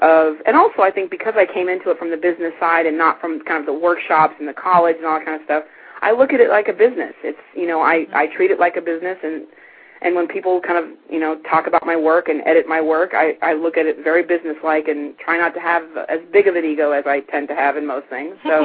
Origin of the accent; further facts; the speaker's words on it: Pasadena, California, United States; I love L.A. I was born and bred in Pasadena